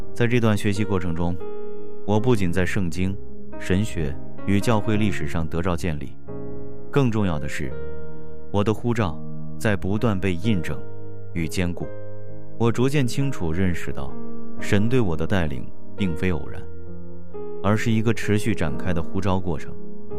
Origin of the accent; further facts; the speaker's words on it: Guangdong, China; 我来自广东，早年在海外求学，主修酒店管理